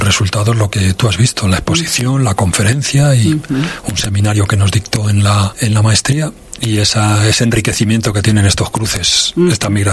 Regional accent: Madrid, Community of Madrid, Spain; born there; aunque yo no nací en el País Vasco, yo nací en Madrid, pues desde jovencito mis amigos siempre empezaron

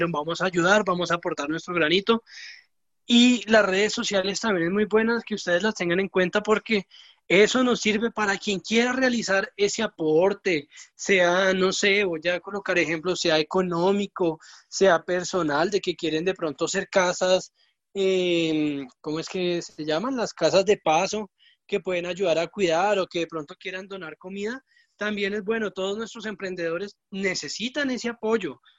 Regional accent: Colombia

